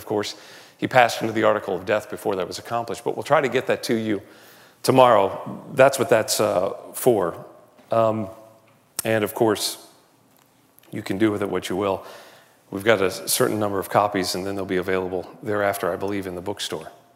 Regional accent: Texas, United States; whenever I say I'm from Texas, people say, do you know Stan Isbell?

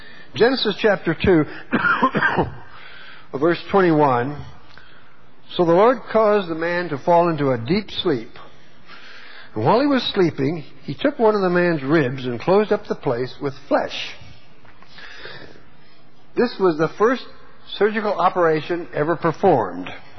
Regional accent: Houston, Texas, United States; born there; But you know, I was born twice in Texas, Houston both times. My natural birth and my baptism were both in Houston. So I feel very close to you Texans, because I is one.

